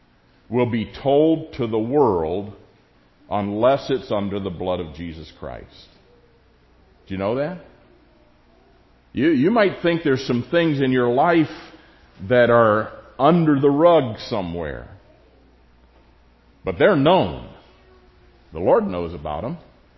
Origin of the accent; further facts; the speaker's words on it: the South, United States; It used to be a question that was often asked when I grew up in the South.